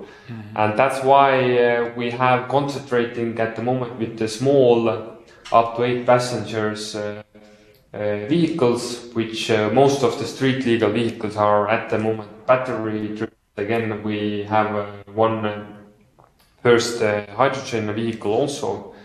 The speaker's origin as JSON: {"language": "English", "country": "Estonia", "second_language": "English", "said": "I'm from Estonia."}